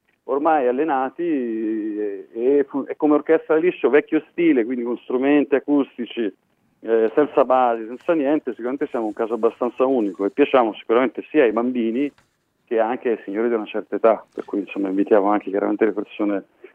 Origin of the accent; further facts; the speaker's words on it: Tuscany, Italy; io sono toscano